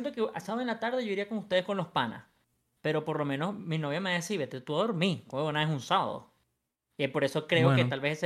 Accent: Venezuela; soy venezolano, papi.

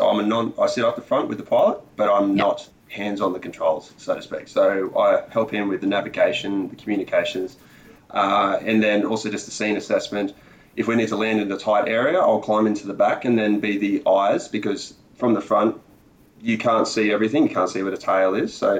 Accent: Newcastle, New South Wales, Australia; So I grew up in Newcastle. New South Wales.

